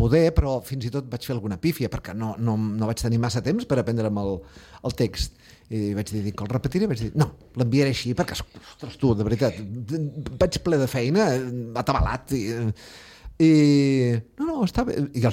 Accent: Catalonia, Spain; accent: Catalan; Però clar, és obvi que ja tinc un accent català en aquestes llengües

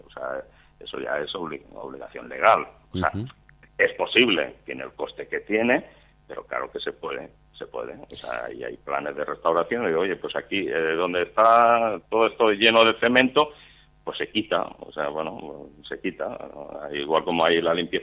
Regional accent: Gavà, Catalonia, Spain; now in Castelldefels, Spain; yo que soy de Gavà y vivo en Castelldefels, espero que voy a Sitges mucho y por lo tanto, bueno, soy ciudadano de este entorno y hace muchos años que lo defendemos.

